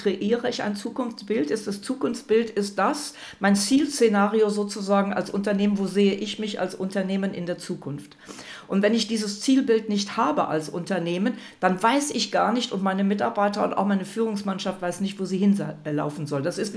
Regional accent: Rhineland, Germany; Ich komme aus dem Rheinland, so reden wir da.

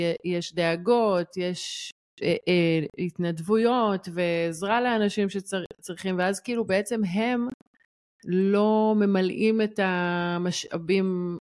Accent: Tzur Hadassah, Jerusalem District, Israel; אני גדלתי בצור הדסה, שזה ליד ירושלים, ויש שם כפרים ערביים

